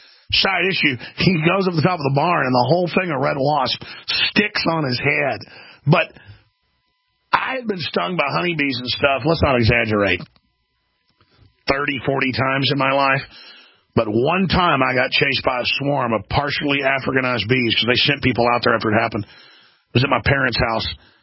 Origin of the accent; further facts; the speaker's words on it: Dallas, Texas, United States; I grew up in Dallas and didn't have allergies and thought it was something that hypochondriacs had.